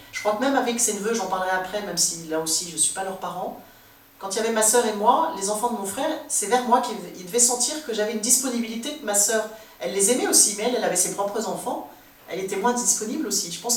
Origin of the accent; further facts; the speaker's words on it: Casablanca, Casablanca-Settat, Morocco; j'ai aussi fêté vaillamment mes 60 ans dans ma ville natale, à Casablanca, entourée de famille et amis